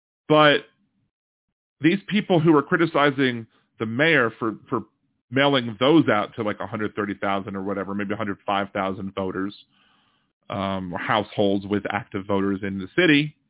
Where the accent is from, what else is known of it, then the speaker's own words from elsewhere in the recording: Illinois, United States; I grew up in Mason County, Illinois.